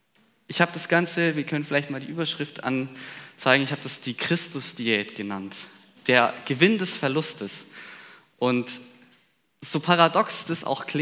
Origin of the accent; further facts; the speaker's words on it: Villingen-Schwenningen, Baden-Württemberg, Germany; Eigentlich komme ich aus dem Schwarzwald, aus Villingen-Schwenningen. Ich weiß nicht, wem das was sagt, das ist zwischen Freiburg und Stuttgart.